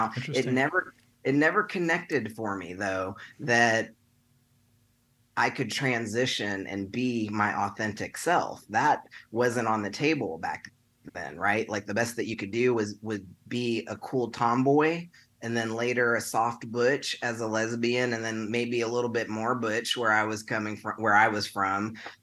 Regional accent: Texas, United States; But growing up in Texas, and certainly before I even understood that maybe that means you're a lesbian, right?

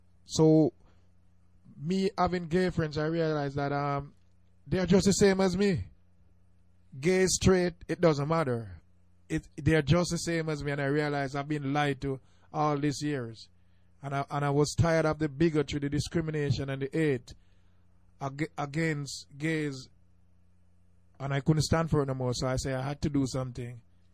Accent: Jamaica; also born or lived in Canada; now in United States; growing up in Jamaica, my community used to be very homophobic.

